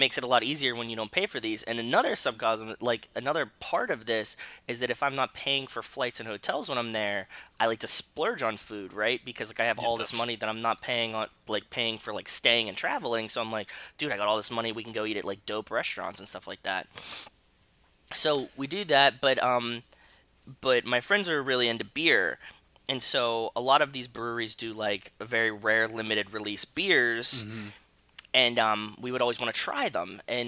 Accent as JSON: {"language": "English", "town": "Pittsburgh", "region": "Pennsylvania", "country": "United States", "tie": "born or raised there", "said": "and like in Pittsburgh where I grew up, like we didn't have, like, at least I wasn't looking for like nice food places to eat at the time."}